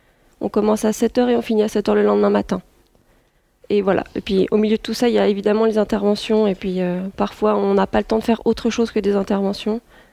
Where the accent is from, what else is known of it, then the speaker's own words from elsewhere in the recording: France; now in Geneva, Switzerland; j'ai fait mes études en France. Voilà, je suis française.